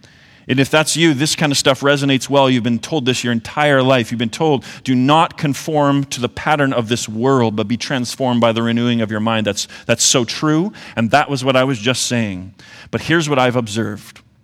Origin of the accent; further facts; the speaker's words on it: Canada; I'm clearly from the West. I tell them I'm from Canada.